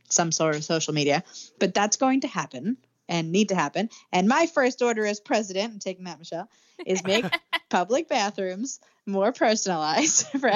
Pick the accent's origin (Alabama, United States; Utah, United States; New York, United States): New York, United States; Commack; I think it was at Anthony's Coal Fired Pizza in Comac, my hometown.